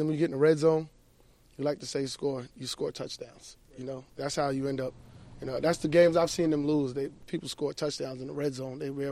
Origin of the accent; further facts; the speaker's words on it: New York, United States; I am used to playing in the cold. That's one thing I am. I'm a New Yorker.